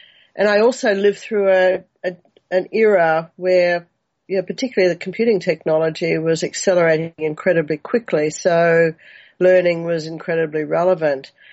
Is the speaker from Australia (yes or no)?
yes; Brisbane, Queensland, Australia; now in Singapore; I'm an Australian girl who grew up in Brisbane, you know, near the Surfers Paradise Beach and the wonders of the outdoor playground.